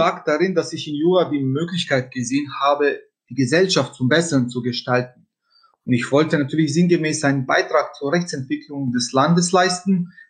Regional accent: Bosnia & Herzegovina; dem deutschen Fachpublikum mein Heimatland und die Arbeit der Konrad-Adenauer-Stiftung in dieser Region vorstellen zu können.

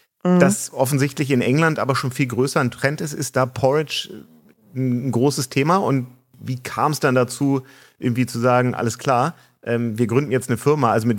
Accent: Hamburg, Germany; Ich bin ja aufgewachsen hier in Hamburg.

